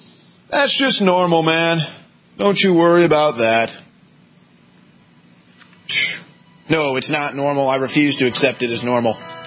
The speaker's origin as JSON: {"language": "English", "town": "St. Louis", "region": "Missouri", "country": "United States", "tie": "born or raised there", "lives_now": "Austin, United States", "said": "I mean, I'm just thinking about growing up in St. Louis."}